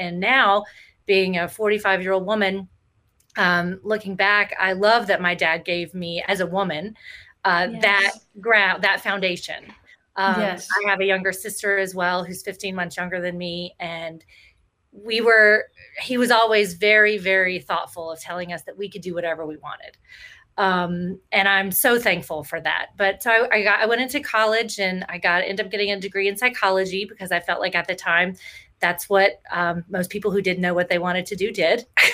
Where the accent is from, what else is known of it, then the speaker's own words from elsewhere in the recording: Louisiana, United States; So I grew up in South Louisiana, and I am the oldest of three kids.